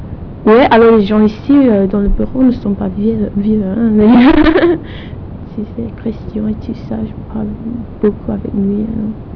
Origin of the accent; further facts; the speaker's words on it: Germany; first language German; French is a second language; now in France; Je suis venue d'Allemagne